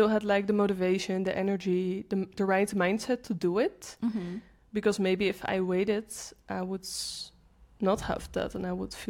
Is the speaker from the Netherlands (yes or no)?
yes; Netherlands; I'm from the Netherlands. So yeah, I think it makes sense.